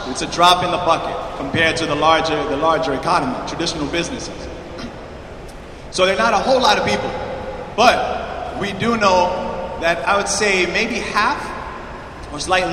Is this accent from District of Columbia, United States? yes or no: no; Bronx, New York, United States; I'm from New York in the Bronx